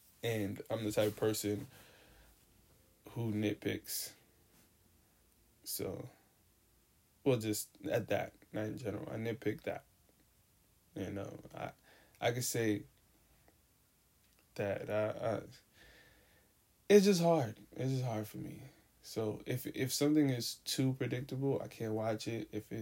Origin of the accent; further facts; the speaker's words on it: Brooklyn, New York, United States; And I'm from Brooklyn. I was terrified of getting stabbed up.